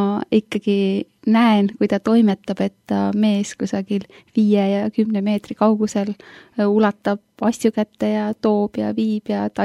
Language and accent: Estonian; Kihnu, Pärnu County, Estonia; born there; ma olen sündinud Kihnu saarel